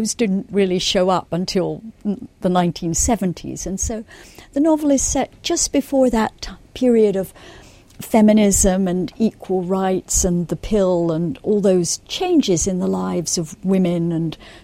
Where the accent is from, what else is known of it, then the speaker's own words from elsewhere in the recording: Scotland, United Kingdom; Well, for me, growing up in the Highlands of Scotland, the Orkney Islands are a tremendously romantic place.